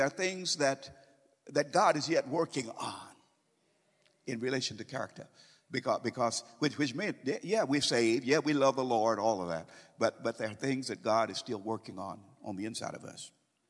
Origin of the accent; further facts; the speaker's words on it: St. Louis, Missouri, United States; And then in my hometown in St. Louis, over across the river in St. Louis, Missouri, in front of the department stores, there would be people passing out free cigarettes